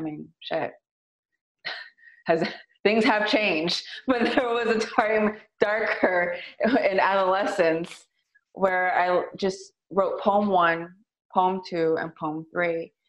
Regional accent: San Francisco, California, United States; Growing up in the Excelsior, you know, it was loud music, just a lot of families, a lot of just, you know, burritos where chips were complimentary

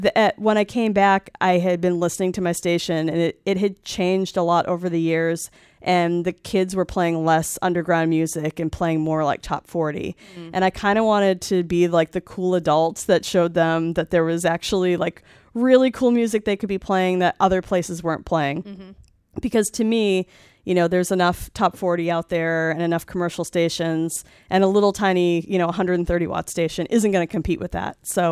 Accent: Massachusetts, United States; But, you know, back in Massachusetts where I'm from

